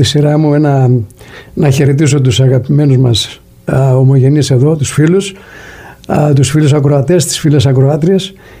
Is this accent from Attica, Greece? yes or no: no; Argos, Peloponnese, Greece; now in United States; Είμαι από το Άργος της Πελοποννήσου.